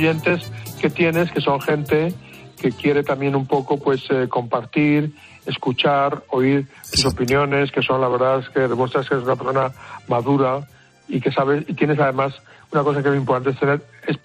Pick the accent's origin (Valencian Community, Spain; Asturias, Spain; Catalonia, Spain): Valencian Community, Spain; Valencia; mis compañeros de colegio de Valencia, el Colegio del Pilar y de la Universidad de Navarra, pues están todos jubilados.